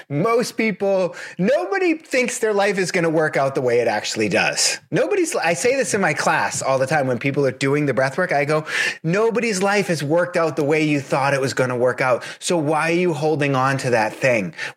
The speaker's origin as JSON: {"language": "English", "town": "Boston", "region": "Massachusetts", "country": "United States", "tie": "born or raised there", "said": "I'm from Boston originally. I grew up on the South Shore of Boston, which is one of the most Irish places in America."}